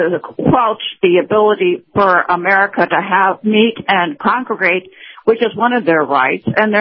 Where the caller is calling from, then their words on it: Florida, United States; I'm calling from Florida.